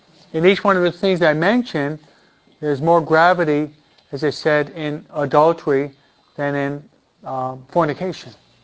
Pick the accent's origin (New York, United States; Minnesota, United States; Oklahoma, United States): New York, United States; I'm a New Yorker, we believe in common sense, no?